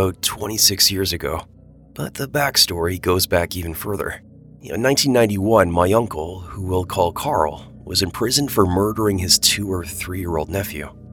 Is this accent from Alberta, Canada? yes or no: no; New Brunswick, Canada; moved away as an adult; also born or lived in Ontario; I moved from New Brunswick, I'm in Canada, to Ontario, and was living with my dad.